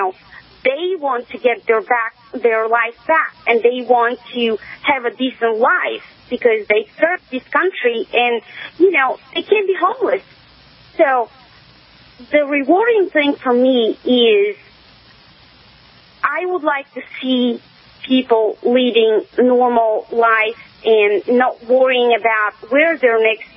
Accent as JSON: {"language": "English", "country": "Bulgaria", "said": "Well, let me tell you, I'm originally from Bulgaria, and we have a different set of problems there."}